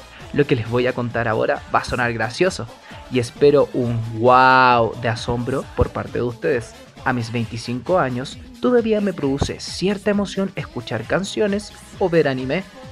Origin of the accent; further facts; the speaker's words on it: Santiago, Santiago Metropolitan Region, Chile; now in El Salvador, Chile; Vengo de Santiago, particularmente de la comuna de La Granja.